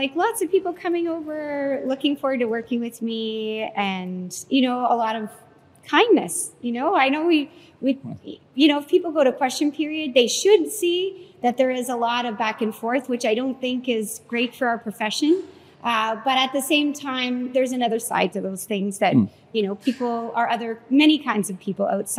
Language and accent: English; Ireland; I'm Irish.